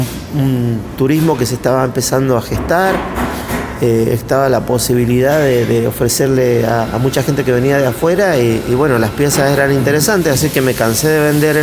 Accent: Luzuriaga, Mendoza, Argentina; Yo soy de Lusuriaga, Maipú.

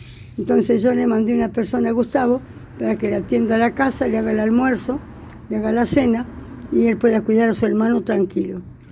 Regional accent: Gobernador Castro, Buenos Aires, Argentina; also born or lived in San Pedro; nací en el sanatorio de San Pedro y me crié siempre en Gobernador Castro.

